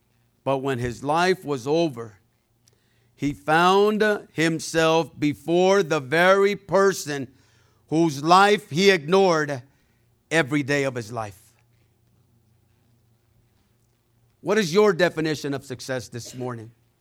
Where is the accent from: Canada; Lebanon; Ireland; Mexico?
Mexico; now in United States; I'm an immigrant. I came from Mexico. We come here. We work hard.